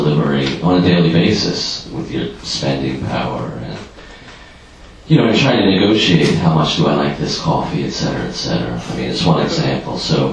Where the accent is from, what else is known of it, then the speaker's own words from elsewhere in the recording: Philadelphia, Pennsylvania, United States; Where I'm from, geographically and ethnically, I grew up in Southwest Philadelphia, and I grew up during the busing era